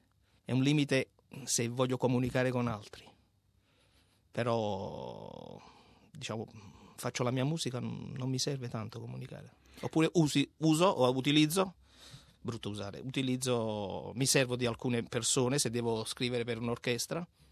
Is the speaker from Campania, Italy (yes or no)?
yes; Naples, Campania, Italy; now in Melbourne, Australia; io sono napoletano